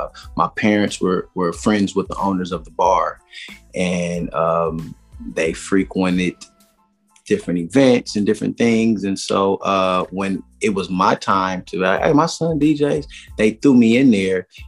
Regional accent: Inglewood, California, United States; I'm from Inglewood. There was no ING Times.

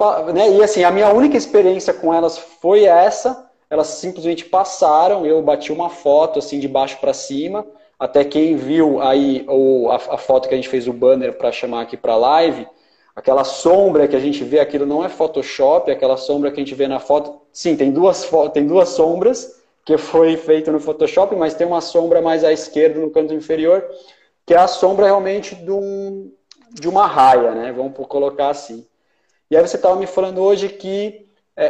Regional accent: São Paulo, Brazil; eu sou aqui de São Paulo, sou mergulhador há 22 anos

